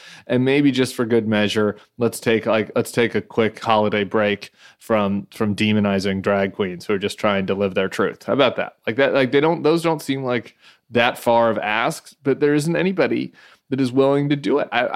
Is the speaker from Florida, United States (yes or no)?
no; Colorado, United States; my home state, good on them, has gotten rid of a lot of their Republicans lately.